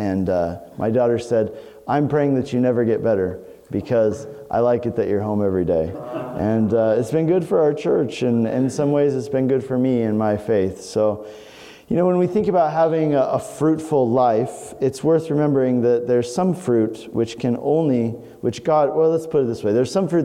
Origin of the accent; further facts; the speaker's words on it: Denver, Colorado, United States; Well, you know, I grew up in Colorado. I grew up in Denver.